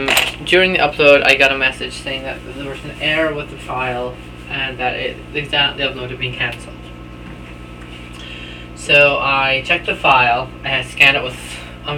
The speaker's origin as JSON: {"language": "English", "region": "Scotland", "country": "United Kingdom", "accent": "Scottish", "said": "I've had to distill my accent over time. I am going to attempt to, as much as I can, let through my original Scottish accent."}